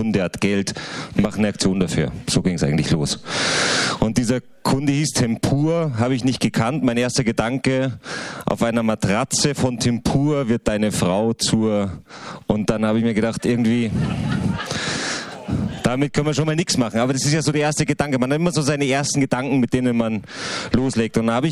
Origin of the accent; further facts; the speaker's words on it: Salzburg, Austria; So, also jetzt müsste ich natürlich als Salzburger sagen, Österreich gegen Holland.